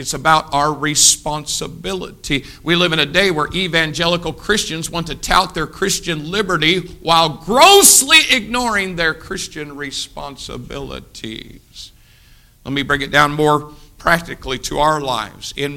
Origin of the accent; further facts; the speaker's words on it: United States; as an American, we just sang our Star Spangled Banner, as an American, your responsibilities are more important than your rights.